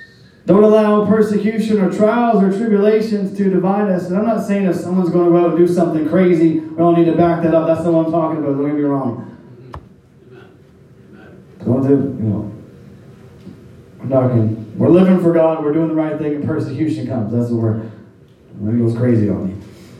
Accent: Canada; people would ask, oh, are you American? No, I'm not. How dare you? I'm Canadian.

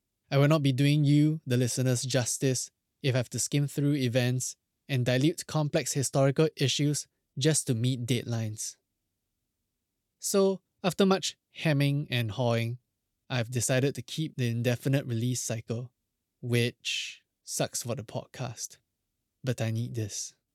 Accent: Singapore; Despite being Singaporean myself, I did not know much about our history apart from the national narrative touted by the government.

